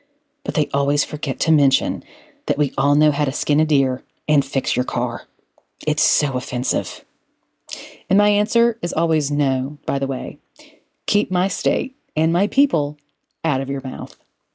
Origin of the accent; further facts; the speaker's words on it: Beckley, West Virginia, United States; I grew up in Beckley, West Virginia, home to the Woodrow Wilson Flying Eagles